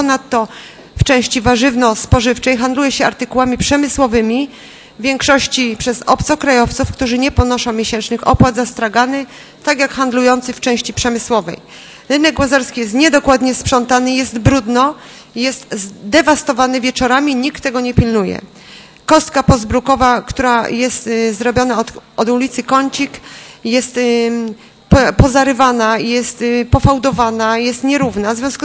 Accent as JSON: {"language": "Polish", "town": "Poznań", "region": "Greater Poland Voivodeship", "country": "Poland", "tie": "born or raised there", "said": "Cały, jak ja tam mieszkam od urodzenia, zawsze tam był kran z wodą, można było zrobić."}